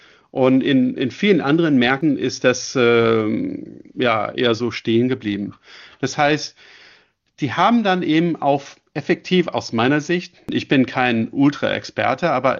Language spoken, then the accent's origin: German; Ontario, Canada; ich bin gebürtiger Kanadier, ich komme eben aus der Nähe von Toronto.